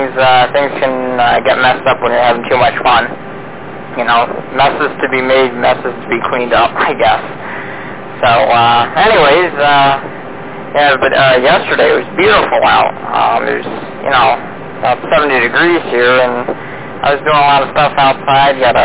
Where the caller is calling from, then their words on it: Vernon, New York, United States; I'm actually from Vernon, New York, not on Echolink.